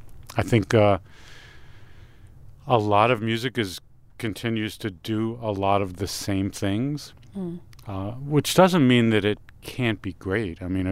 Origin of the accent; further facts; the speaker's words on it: New York, United States; just because being a kid growing up in New York, the English accent was fascinating.